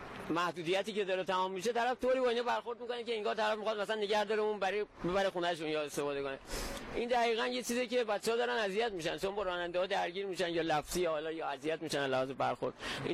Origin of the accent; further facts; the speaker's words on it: Qazvin, Iran; من 32 سالمه، بچه قزوینم